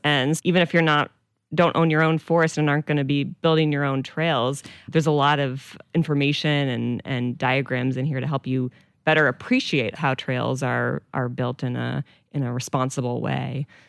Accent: Massachusetts, United States; I'm from Central Massachusetts originally.

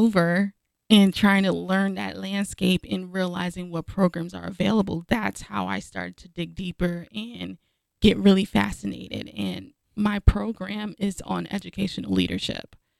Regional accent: Brooklyn, New York, United States; So I grew up in Brooklyn, New York

